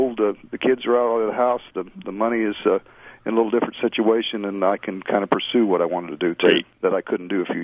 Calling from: Clay City, Illinois, United States; I'm calling from Clay City, Illinois.

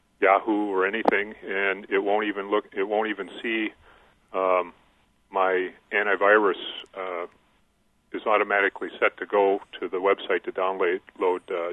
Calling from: Villa Park, Illinois, United States; Hi. Yeah, I'm up in Villa Park, Illinois.

